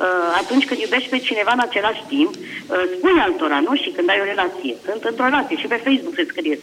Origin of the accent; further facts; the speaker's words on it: Romania; sunt din Bolinții, de lângă Florești